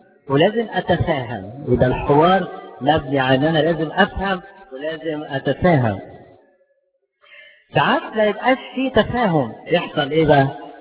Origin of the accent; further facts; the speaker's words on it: Upper Egypt, Egypt; انا صعيدي من فين؟ من صعيد الجواني